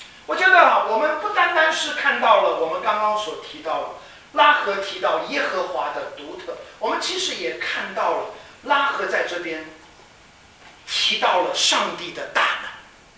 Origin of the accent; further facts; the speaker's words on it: Kaohsiung, Taiwan; 我是在台湾出生长大的，在高雄那时候我的父母亲在高雄服侍，在一个神学院里面叫圣光神学院。我们家就住在火车站的前面